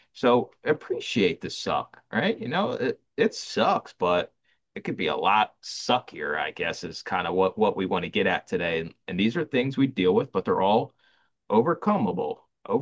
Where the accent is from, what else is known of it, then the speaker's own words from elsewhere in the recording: Philadelphia, Pennsylvania, United States; born there; I just tell everybody I was born in Philly in the ghetto.